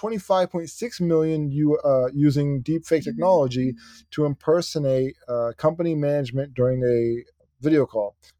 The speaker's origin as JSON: {"language": "English", "country": "India", "said": "You know, I'm Indian and they targeted Indian people before they started reaching out to other people."}